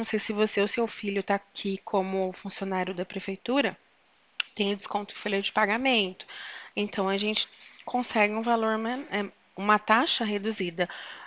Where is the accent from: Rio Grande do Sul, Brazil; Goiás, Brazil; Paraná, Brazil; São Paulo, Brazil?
São Paulo, Brazil; Porto Ferreira; eu sou daqui, eu sou de Porto Ferreira.